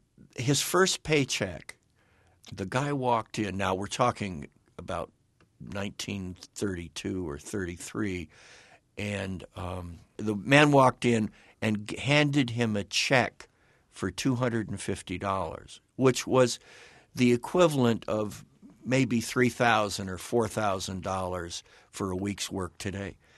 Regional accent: Malibu, California, United States; I grew up in Malibu, but Malibu wasn't Malibu. And when I grew up there, it was, a beach town.

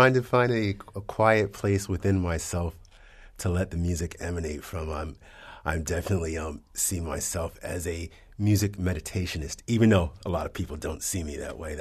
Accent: Wilmington, Delaware, United States; I'm from Wilmington, Delaware, and my mother was friends with Clifford Brown.

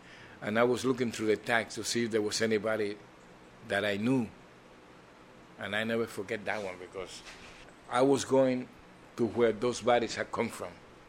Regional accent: Puerto Rico; English is a second language; now in New York, United States; I came from Puerto Rico, and I was living in New York for a couple of years, and I knew a little bit of English by then.

